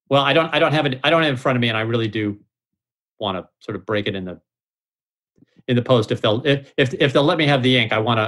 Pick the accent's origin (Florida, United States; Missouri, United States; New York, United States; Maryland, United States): Missouri, United States; now in California, United States; And they will confess because they know I'm from Missouri. Missouri's a red state.